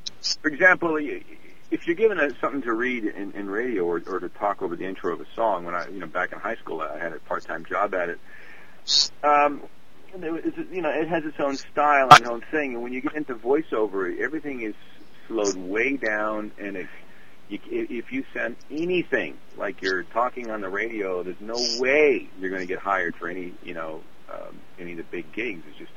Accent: Peterborough, Ontario, Canada; I actually grew up back in Canada. I grew up in a little place called Peterborough. It's Hockey Town Central up there.

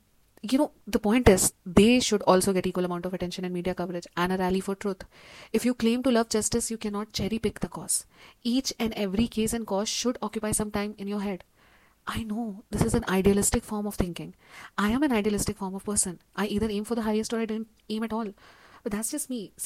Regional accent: India; having an experience of an Indian, you know, I am an Indian citizen

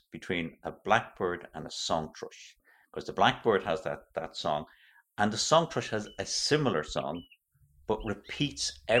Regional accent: Dublin, Leinster, Ireland; I remember when I was growing up in Finglas

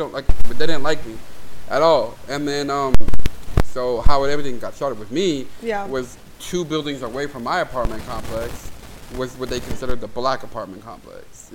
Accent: San Diego, California, United States; Because like, I grew up in City Heights. I grew up, you know.

